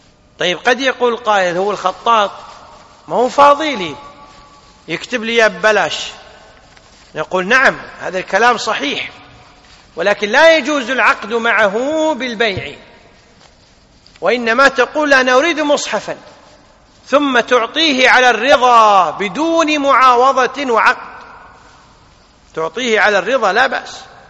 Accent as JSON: {"language": "Arabic", "country": "Kuwait", "said": "عندنا في الكويت الحمد لله هناك مؤسسة خاصة هيئتها الدولة للعناية بخدمة القرآن والسنة"}